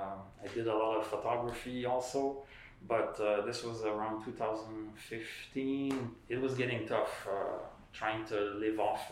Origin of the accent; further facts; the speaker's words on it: Montreal, Quebec, Canada; I was born in Montreal